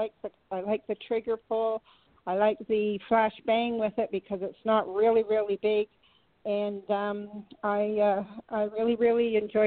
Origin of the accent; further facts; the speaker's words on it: Canada; Well, as I'm from Canada, we didn't have a lot to do with guns apart from hunting.